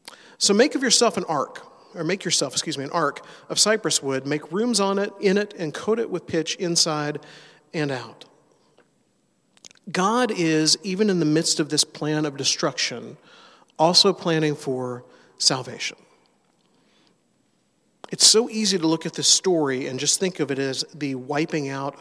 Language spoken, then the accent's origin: English; Mobile, Alabama, United States; Where I grew up in Mobile, Alabama, we had the Gulf of Mexico nearby, and we saw those Coast Guard helicopters flying over all the time doing their training missions.